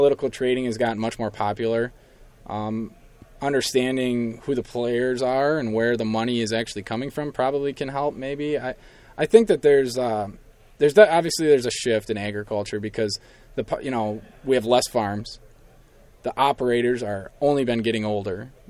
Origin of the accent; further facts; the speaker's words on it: Rosendale, Wisconsin, United States; I'm from Rosendale, Wisconsin. I actually went to school for agronomy at UW River Falls.